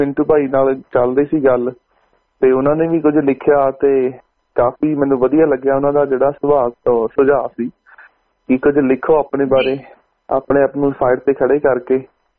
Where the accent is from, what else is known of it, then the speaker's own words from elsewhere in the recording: Patiala, Punjab, India; moved away; specially ਮੇਰੇ ਸ਼ਹਿਰ ਤੋਂ ਪਟਿਆਲੇ ਤੋਂ